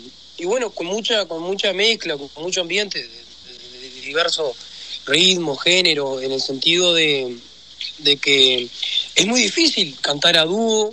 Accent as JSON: {"language": "Spanish", "region": "Rocha", "country": "Uruguay", "tie": "born or raised there", "said": "yo soy oriundo de Rocha, y siempre son alrededores. Tengo 22 años"}